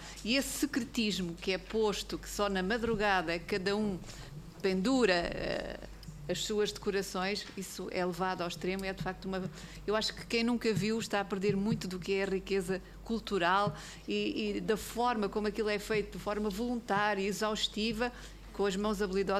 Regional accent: Vila Viçosa, Alentejo, Portugal; Eu, como alentejana de Vila Viçosa, conheço bem as festas de Campo Maior.

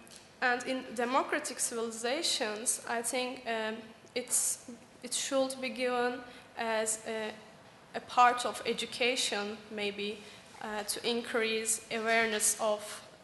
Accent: Turkey; from Turkey.

